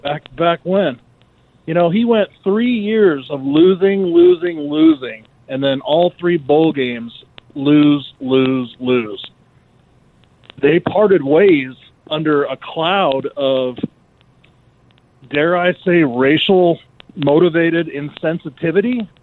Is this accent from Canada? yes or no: no; Colorado, United States; I'm from Colorado.